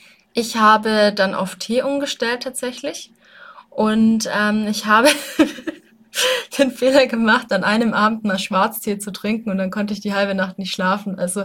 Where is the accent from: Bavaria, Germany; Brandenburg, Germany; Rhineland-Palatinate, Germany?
Bavaria, Germany; Weißenhorn; Ich komme ja aus Weißenhorn